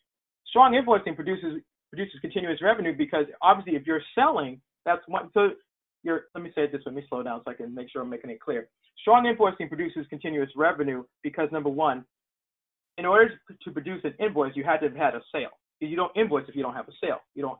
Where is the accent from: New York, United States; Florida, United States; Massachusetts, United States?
Massachusetts, United States; Boston; now in Maryland, United States; I'm originally from Boston, so I actually live in Maryland now. So outside of Boston, where I'm from